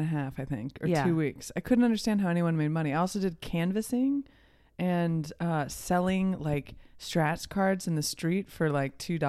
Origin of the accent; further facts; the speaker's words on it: Champaign, Illinois, United States; also born or lived in Delaware / New York City; now in Los Angeles, United States; I'm from Champaign, Urbana, Shampoo Banana, Illinois, and then moved to Delaware, and then moved to New York City, and then moved to Los Angeles.